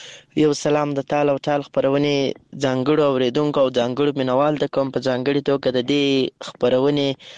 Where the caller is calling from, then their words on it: Lashkar Gah, Helmand, Afghanistan; accent: Helmandi; له هلمند په مرکز لشکرګاه ښاره پیغام درته پرېږدم.